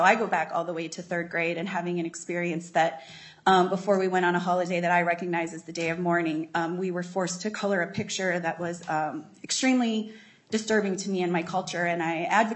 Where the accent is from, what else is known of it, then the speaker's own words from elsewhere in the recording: Minnesota, United States; But I just never want another kid in Minnesota to feel like I did in our education systems.